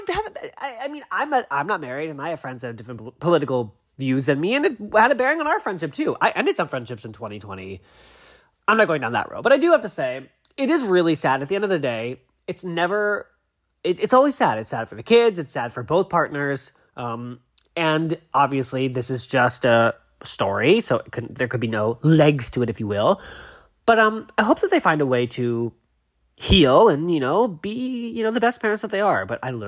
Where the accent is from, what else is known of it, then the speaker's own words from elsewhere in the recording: Massachusetts, United States; I know Tom Brady played for the Patriots, and I'm from Massachusetts, so it's like, everybody was, like, supporting them